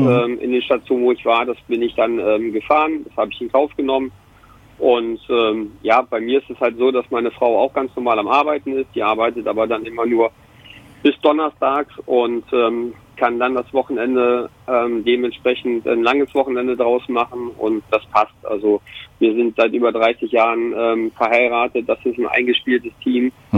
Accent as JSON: {"language": "German", "town": "Braunschweig", "region": "Lower Saxony", "country": "Germany", "tie": "born there", "moved": "as an adult", "said": "Ich bin zwar gebürtiger Braunschweiger, bin aber auch mit 18 dann schon mit dem Fußball unterwegs gewesen und bin dann halt auch in der Weltgeschichte rumgekommen und habe eigentlich immer so in kleineren Städten gelebt"}